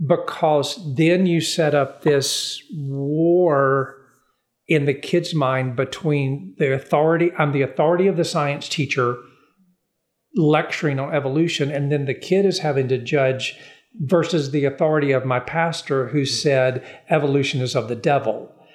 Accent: Mississippi, United States; I'm a long-term Southerner. I was born in Mississippi. I've lived my whole life in the South. I love the South.

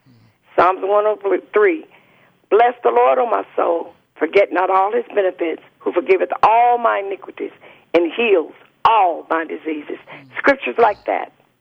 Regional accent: Alabama, United States; because I was born in Alabama

